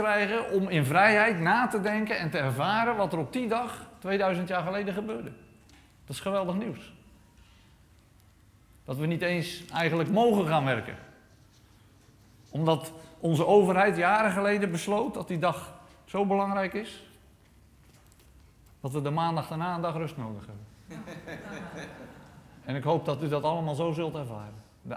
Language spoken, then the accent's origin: Dutch; Netherlands; als wij als Nederlanders nadenken over wat in Nederland Pinksteren is